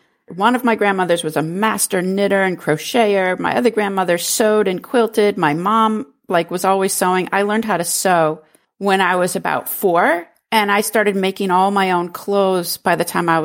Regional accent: New Hampshire, United States; I grew up in New Hampshire, very rural New Hampshire.

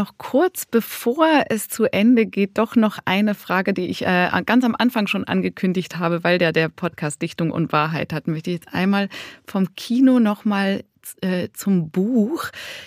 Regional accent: Zurich, Switzerland; Ich kenne das nur aus Zürich, wo ich herkomme.

